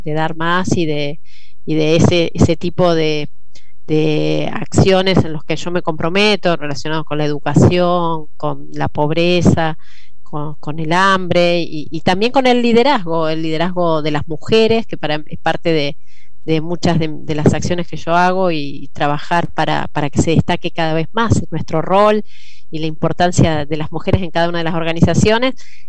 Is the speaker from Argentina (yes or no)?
yes; Rosario, Santa Fe, Argentina; soy de Rosario y pude ir a una escuela provincial, después la universidad pública, soy licenciada en estadística de la Universidad Nacional de Rosario.